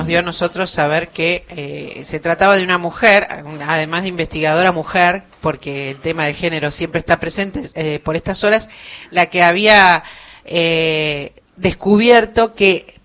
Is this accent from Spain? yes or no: no; Argentina; soy argentina exitista